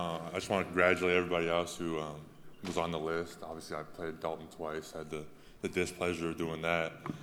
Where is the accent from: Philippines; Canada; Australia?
Canada; now in United States; I'm from Canada, like this isn't my country